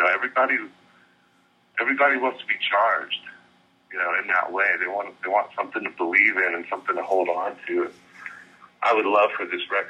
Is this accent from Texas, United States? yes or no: no; Memphis, Tennessee, United States; We're from Memphis, so we're big … all old school greats.